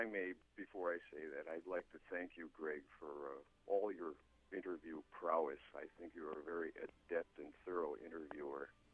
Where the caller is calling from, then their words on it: Winthrop Harbor, Illinois, United States; I'm calling from Winthrop Harbor.